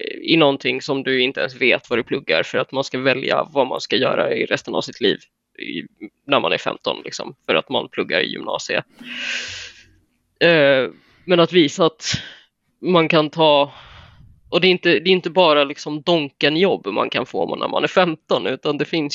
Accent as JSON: {"language": "Swedish", "town": "Tensta", "region": "Stockholm County", "country": "Sweden", "tie": "born or raised there", "said": "när jag växte upp i Tensta"}